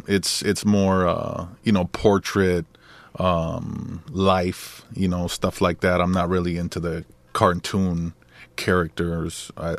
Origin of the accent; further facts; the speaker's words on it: Bancroft, Wisconsin, United States; It's not even a city. It was a small town called Bancroft.